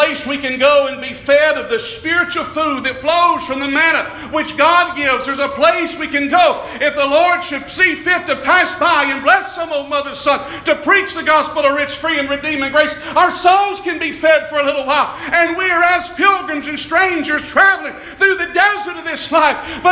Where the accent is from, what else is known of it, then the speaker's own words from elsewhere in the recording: Tennessee, United States; Now I'm from East Tennessee. We'd kind of call that what you'd call a spat.